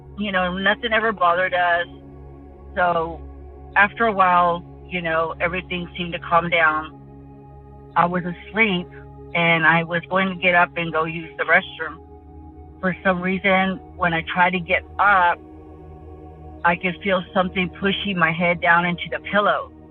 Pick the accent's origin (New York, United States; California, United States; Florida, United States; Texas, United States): Texas, United States; San Antonio; Hi, Derek. … I'm from San Antonio, Texas.